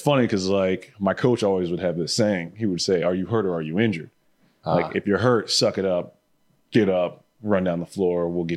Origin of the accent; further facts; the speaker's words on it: Kalamazoo, Michigan, United States; also born or lived in Lawrence, Michigan; from there, I moved to Kalamazoo, Michigan. And Kalamazoo, Michigan is where I consider, like, that's my hometown.